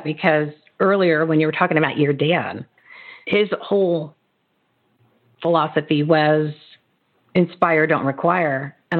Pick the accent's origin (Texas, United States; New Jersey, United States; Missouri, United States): New Jersey, United States; I grew up on Frank Purdue chicken and Frank Purdue commercials because I grew up in New Jersey.